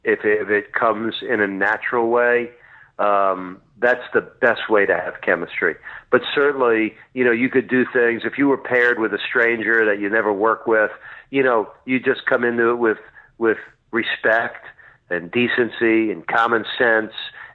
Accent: Massapequa, New York, United States; I'm from Massapequa, New York. We grew up on Eastern College basketball and watching the Knicks as kids.

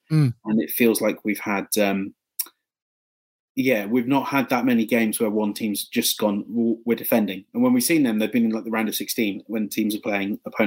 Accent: England, United Kingdom; now in United States; I'm English.

